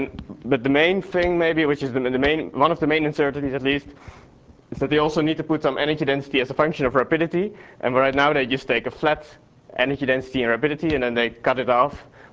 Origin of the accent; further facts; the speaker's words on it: Utrecht, Netherlands; English is a second language; but since I'm from Utrecht, I wanted to present it anyway.